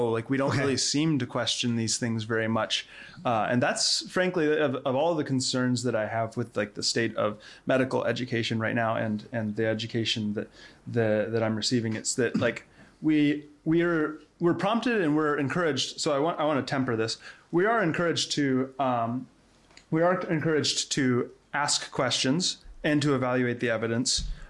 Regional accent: Tennessee, United States; born there; also born or lived in Wyoming, United States / Michigan, United States / Wisconsin, United States / Georgia, United States; So I grew up all over the United States. I was born in Tennessee, moved to Wyoming, Michigan, Wisconsin, and then Georgia.

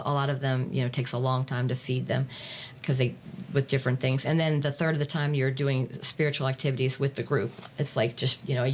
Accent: Chicago, Illinois, United States; born there; I was born in Chicago as well, 62, you know

